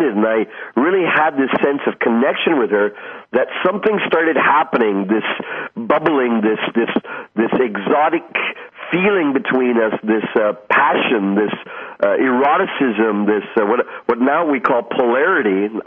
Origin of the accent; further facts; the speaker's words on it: Canada; I grew up in East Indian origin background, raised in Canada.